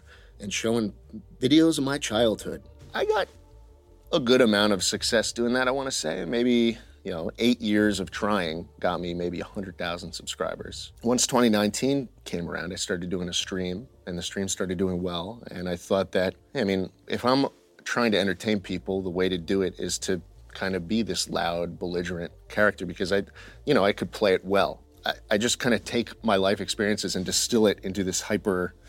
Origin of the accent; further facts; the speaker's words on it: New York City, New York, United States; just growing up in New York City, around that area, I think I was exposed to that type of person a lot.